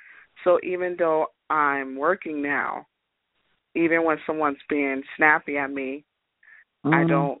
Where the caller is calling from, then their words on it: New York, United States; I'm calling from New York.